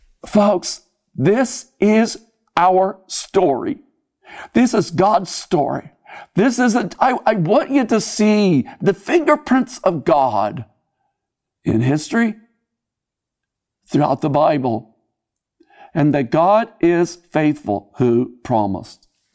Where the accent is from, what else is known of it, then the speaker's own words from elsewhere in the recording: Missouri, United States; who lived in my home state where I grew up in Missouri